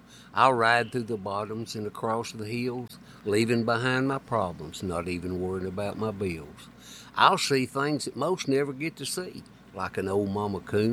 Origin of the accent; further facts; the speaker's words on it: Tennessee, United States; He's one of the ones that nicknamed me … because I was from Tennessee.